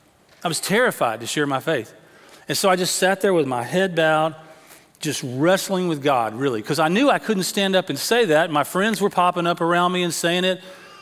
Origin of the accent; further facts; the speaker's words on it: Tyler, Texas, United States; I grew up over in Tyler, as some of you know.